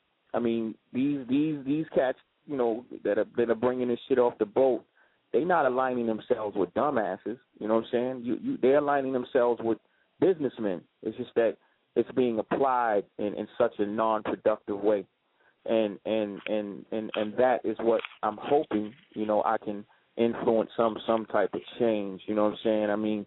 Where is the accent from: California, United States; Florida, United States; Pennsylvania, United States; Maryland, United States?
Maryland, United States; Baltimore; because, you know, I'm from here. You know, this is I'm born and bred in Be More City